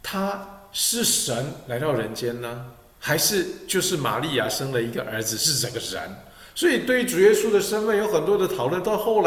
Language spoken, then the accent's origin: Chinese; China; 我相信也是因为我们中国人古代的哲学当中有天下为公的这个概念啊